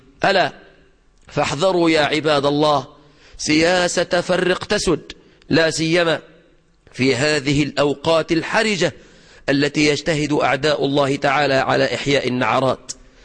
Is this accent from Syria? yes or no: no; Egypt; في بلادنا مصر